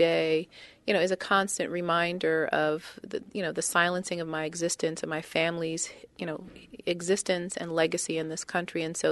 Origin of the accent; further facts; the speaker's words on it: East Coast, United States; I'm not from here. I grew up in the United States, particularly on the East Coast of the United States